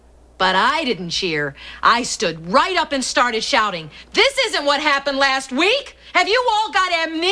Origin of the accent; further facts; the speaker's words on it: Bakersfield, California, United States; When I was growing up in Bakersfield, my favorite thing in all the world was to go to the movies on Saturday afternoons for the chapter plays.